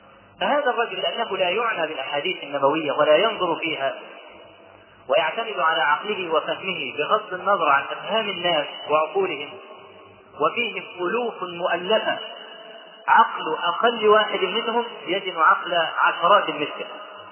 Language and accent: Arabic; Egypt; مجلة اسمها كل الناس عندنا في مصر